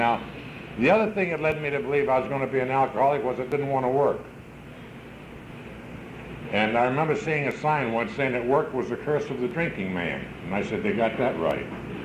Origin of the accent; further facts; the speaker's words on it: Virginia, United States; And I came from that area of the country. I was raised down in Virginia